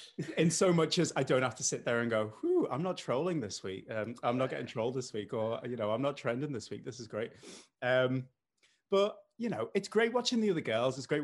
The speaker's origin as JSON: {"language": "English", "town": "Liverpool", "region": "North West England", "country": "United Kingdom", "accent": "Scouse", "said": "And despite the accent, I know it's mild. I'm from Liverpool"}